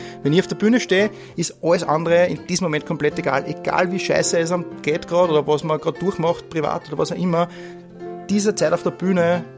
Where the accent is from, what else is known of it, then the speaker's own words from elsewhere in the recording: Tulln, Lower Austria, Austria; Ja, also ich bin aus Tulln, aus Niederösterreich ursprünglich